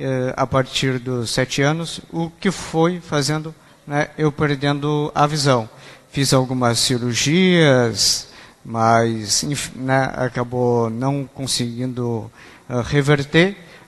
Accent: Pelotas, Rio Grande do Sul, Brazil; eu sou de Pelotas

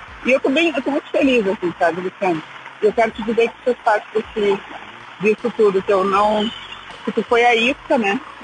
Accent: Rio Grande do Sul, Brazil; now in Chile; sou gaúcha, moro no Chile há 2 anos.

